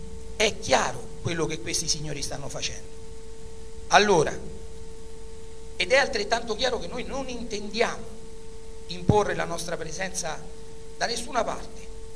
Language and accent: Italian; Rome, Lazio, Italy; io sono romano